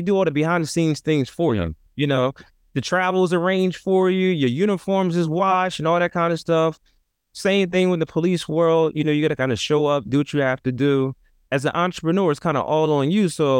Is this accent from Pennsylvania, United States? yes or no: no; Trenton, New Jersey, United States; I come from an inner city context, I come from Trenton, New Jersey, 7 square miles, about 90,000 people